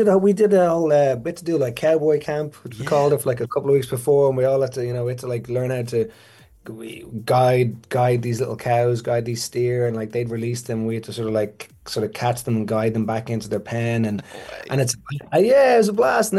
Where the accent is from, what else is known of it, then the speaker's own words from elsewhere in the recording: Ireland; you just pick up on the certain things as an Irish person